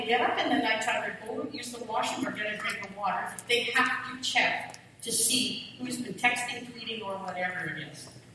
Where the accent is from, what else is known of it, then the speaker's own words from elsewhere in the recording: Canada; I'm Canadian. I speak English.